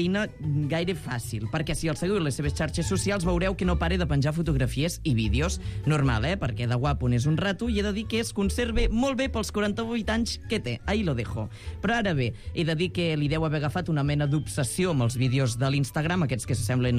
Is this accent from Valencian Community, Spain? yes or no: no; Solsona, Catalonia, Spain; accent: Solsona; No ho intenteu, perquè, bàsicament, el de Solsona és un accent diferent. No és el de Lleida ni el de Barcelona